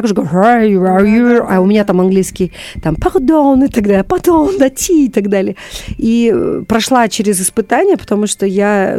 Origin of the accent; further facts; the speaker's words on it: Kara-Balta, Chüy Region, Kyrgyzstan; я из Карабалты, у нас дома были все животные, какие могут быть у кыргызских, да, семей